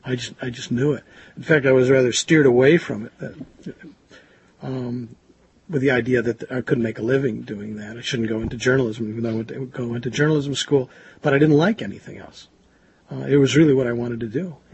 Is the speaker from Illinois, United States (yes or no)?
yes; Chicago, Illinois, United States; Yeah, I was born in Chicago. I've lived my life in Chicago, with the exception of 1 year in Ann Arbor, Michigan